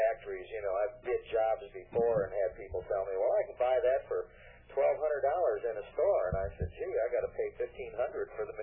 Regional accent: Wisconsin, United States; now in New Mexico, United States; I'm from originally from Wisconsin, and we moved out here to New Mexico, I'd say 1977, so just about 20 years ago. And we live southeast of Albuquerque in the mountains

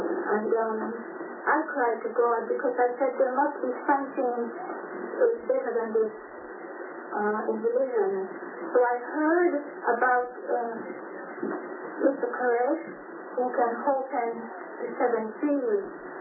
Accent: Jamaica; now in Canada; Originally, I'm from Jamaica, but I reside in Canada for a while.

